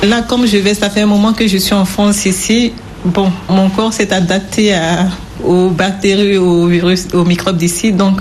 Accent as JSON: {"language": "French", "town": "Korhogo", "region": "Savanes", "country": "Côte d’Ivoire", "tie": "born or raised there", "moved": "yes", "said": "Je serai particulièrement à Korongo, ma ville natale."}